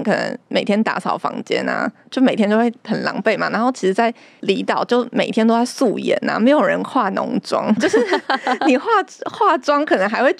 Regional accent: Taipei, Taiwan; 因为比如说像我个人是在台北长大的嘛

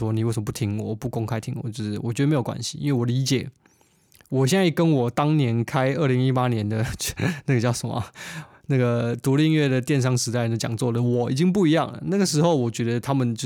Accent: Taiwan; now in United Kingdom; 我这次从台湾来到英国之后

